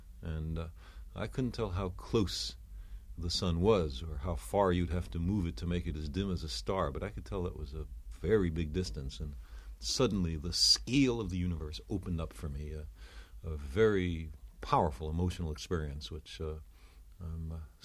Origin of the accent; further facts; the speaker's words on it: Brooklyn, New York, United States; born there; Well, I was born in Brooklyn, New York.